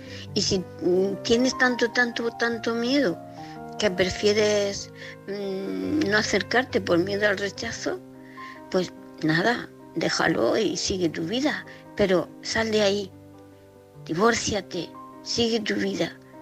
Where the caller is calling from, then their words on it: Murcia, Region of Murcia, Spain; de Murcia.